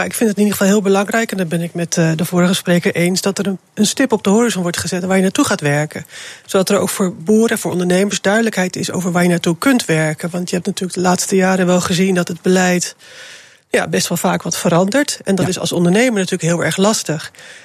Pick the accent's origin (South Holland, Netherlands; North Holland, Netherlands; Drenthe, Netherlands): South Holland, Netherlands; Schiedam; Ik ben geboren en getogen in Schiedam en al mijn voorvaderen die bevoeren de wereldzeeën.